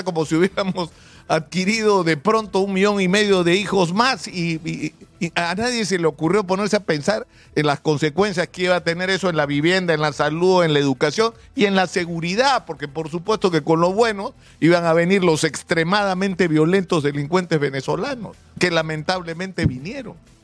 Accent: Lima, Peru; Para dar una, por lo menos un gesto desde Lima, porque somos limeños

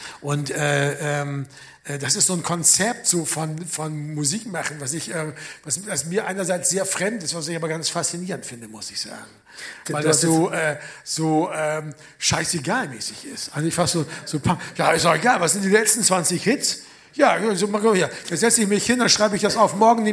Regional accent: Bremen, Germany; Aus Bremen-Sebersbrück, aus Bremen-Ost. Also quasi so, da kann man eine tote Katze rüberwerfen von dem, wo ich aufgewachsen bin und dem, wo er aufgewachsen ist.

